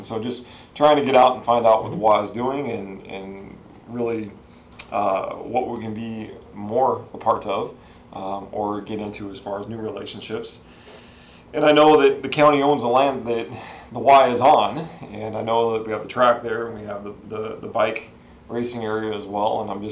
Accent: California, United States; Well, I originally grew up in California.

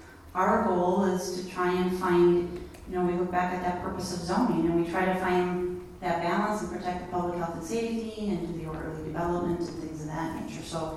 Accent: Wisconsin, United States; so I'm from Wisconsin, and that's a big dairy state.

